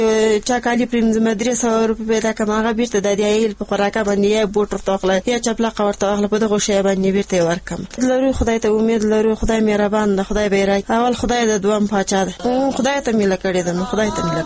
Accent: Maidan Wardak, Afghanistan; رایله موږ د میدان وردګ یو، دلته راغلیم

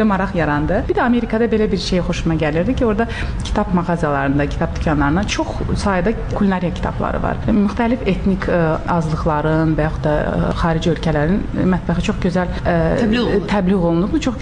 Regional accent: Baku, Azerbaijan; moved away as an adult; now in United States; Olmuşuq, Bakıda böyümüşük.

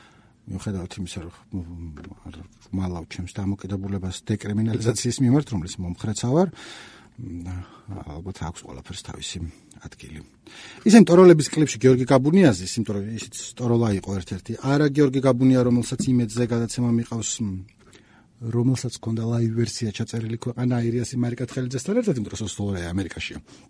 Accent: Imereti, Georgia; არამედ მე ვფიქრობ ხოლმე მაგას და მე რა მე იმერელი ვარ.

